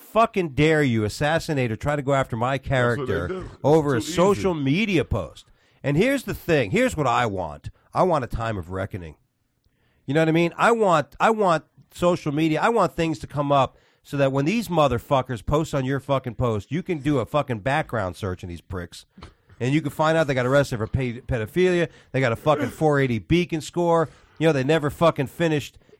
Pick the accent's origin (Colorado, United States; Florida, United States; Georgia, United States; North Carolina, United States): Florida, United States; Miami Beach; And I go, dude, I'm from South Beach.